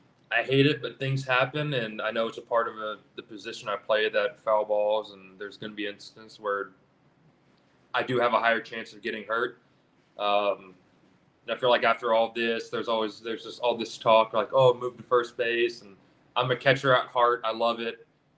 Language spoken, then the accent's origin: English; Atlanta, Georgia, United States; And that was one of the more cool moments for me because growing up in Atlanta.